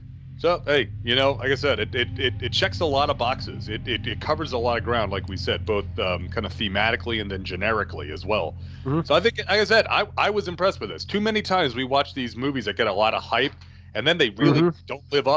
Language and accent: English; New York, United States; Growing up in New York, you had Crazy Eddies and nobody beats the Wiz, and nobody else from anywhere else in the country knew what the fuck you were talking about